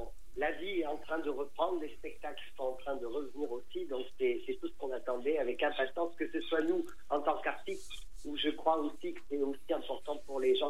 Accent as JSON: {"language": "French", "town": "Confolens", "region": "Nouvelle-Aquitaine", "country": "France", "tie": "born or raised there", "lives_now": "Limoges, France", "said": "je suis natif de Confolens en Charente, mais maintenant je vis à Limoges."}